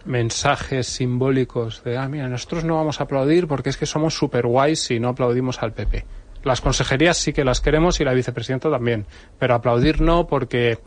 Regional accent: Madrid, Community of Madrid, Spain; Yo soy de Madrid

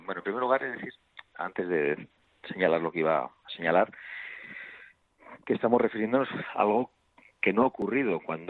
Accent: Vitoria, Basque Country, Spain; mañana cerraré en mi tierra con un acto público en Vitoria.

